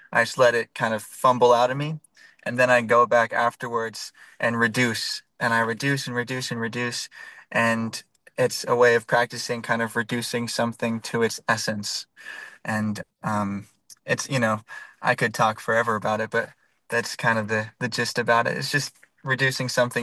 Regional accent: Colorado, United States; I was raised in Colorado, landlocked.

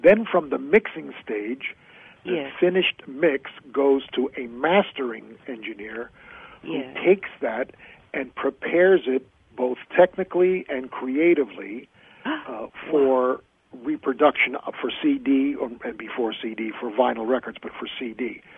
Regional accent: New Jersey, United States; I was born in New Jersey, right across the George Washington Bridge, about by car, maybe 14

